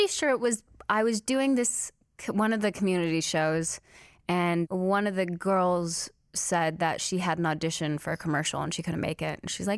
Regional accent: California, United States; also born or lived in Salinas; I was born in Salinas, California. Mm-hmm. I moved around a ton growing up, so I didn't stay in any place too long, mm-hmm. but always California.

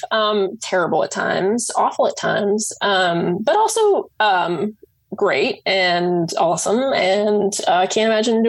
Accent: Texas, United States; now in Durham, United States; Okay, well, I live in Durham, North Carolina. I'm originally from Texas.

